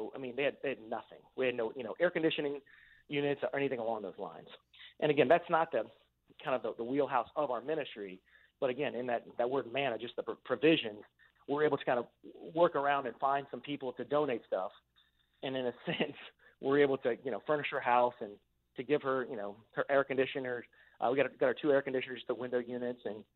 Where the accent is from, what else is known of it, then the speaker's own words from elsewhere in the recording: Virginia Beach, Virginia, United States; born and raised in Virginia Beach, I have six brothers and sisters, and we've been very blessed.